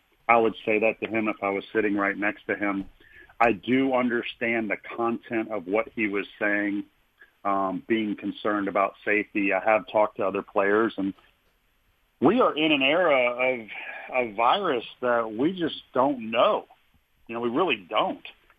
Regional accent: Kentucky, United States; Like when I grew up in Kentucky, my dad says, son, we're whiskey, basketball, and horse racing.

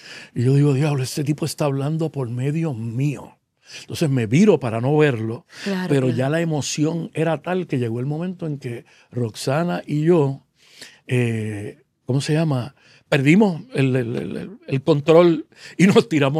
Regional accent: Bayamón, Puerto Rico; Después me crié en Bayamón Gardens.

